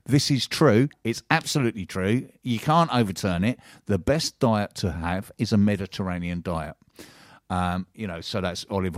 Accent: Tenterden, South East England, United Kingdom; If anybody's ever visiting Tenterton, my hometown, the kebab van by the toilets, by the wreck, is where you get the best.

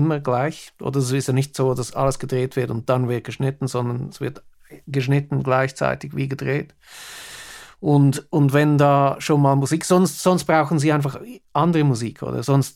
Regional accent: Switzerland; born there; German is a second language; now in England; Ich lebe schon seit 33 Jahren in England, und ich bin zwar in der Schweiz geboren, aber so Schweizerdeutsch, das geht noch, aber Hochdeutsch finde ich jetzt gar nicht so einfach

